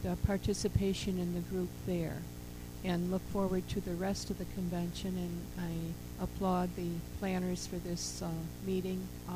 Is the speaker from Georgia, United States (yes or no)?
no; Buffalo, New York, United States; This is my first convention. I'm from Buffalo, New York, and I have heard and have been introduced to chapter members from Buffalo whom I have not met.